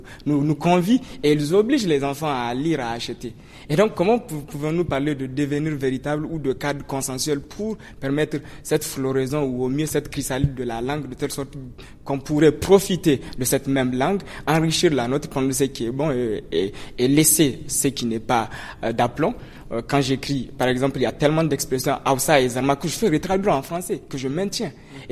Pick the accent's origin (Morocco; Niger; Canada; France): Niger; chez nous, au Niger encore